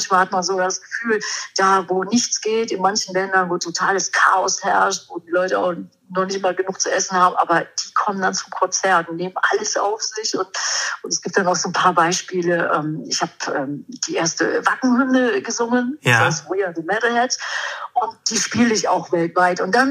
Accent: Germany; ich komme aus Deutschland und es gibt ein ganz tolles Festival

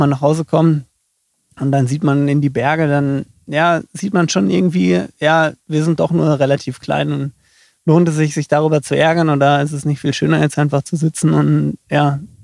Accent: North Rhine-Westphalia, Germany; Aufgewachsen bin ich in der Nähe von Dortmund. Gewohnt habe ich dann in Dortmund. Dortmund war eigentlich nie Heimat.

